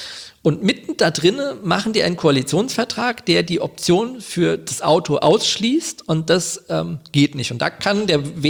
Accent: Wiesbaden, Hesse, Germany; born there

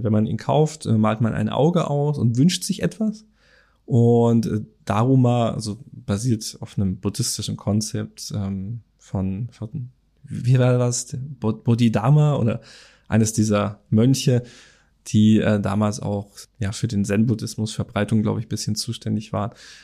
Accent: Germany; Aber, also ja, als Deutscher möchte man ja irgendwie alles in Fußballfelder umrechnen.

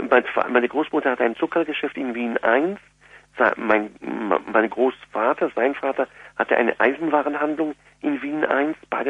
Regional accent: Germany; accent: German; Ich bin, wie man an mir schon hört, an meinem Akzent durch und durch Deutscher, wobei ich aber sehr, sehr gern auch zu meiner österreichischen Vergangenheit bedingt durch die Herkunft meines Vaters stehe. Mein Vater, wie gesagt, ist in Wien geboren.

